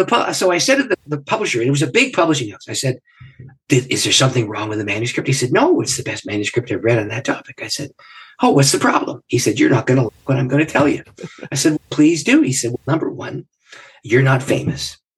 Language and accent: English; Canada; because I'm a Canadian, lived in the North, and he's a Southern guy.